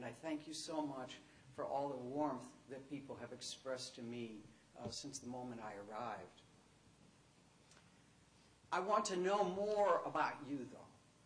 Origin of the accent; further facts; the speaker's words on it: Buffalo, New York, United States; I grew up in Buffalo. I could have walked across the so-called Peace Bridge. It was so close.